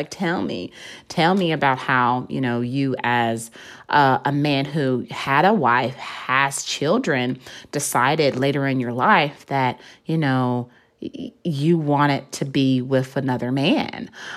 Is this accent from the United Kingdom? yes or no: no; Memphis, Tennessee, United States; So I'm from Memphis, Tennessee. You know, I'm born and raised